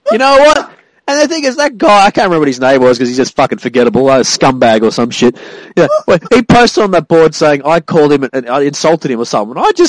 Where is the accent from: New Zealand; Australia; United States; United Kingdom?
Australia; I'm Australian. I don't like him.